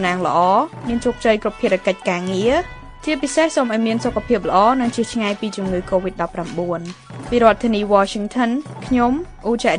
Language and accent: Khmer; Kampong Cham, Cambodia; moved away as an adult; now in United States; ចង់ទៅកន្លែងថ្មីថ្មីឆ្ងាយពីភូមិតូចមួយក្នុងខេត្តកំពង់ចាមដែលជាស្រុកកំណើតខ្ញុំ